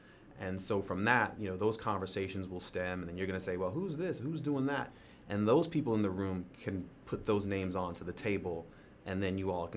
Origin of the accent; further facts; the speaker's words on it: White Plains, New York, United States; moved away as an adult; now in Charlotte, United States; I'm originally from White Plains, New York, a city right outside the Bronx, Westchester County, area code 914, man, born and raised.